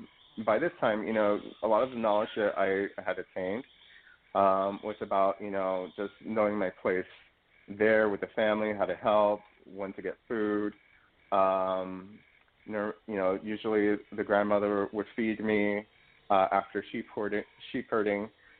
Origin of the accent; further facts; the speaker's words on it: New York City, New York, United States; And my first several weeks I was new to sheep herding growing up in New York City.